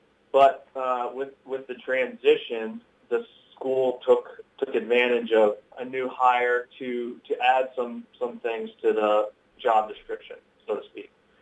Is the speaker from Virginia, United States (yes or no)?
yes; Virginia, United States; now in Iowa, United States; I grew up in Virginia. So I'm a transplant. I moved here in 99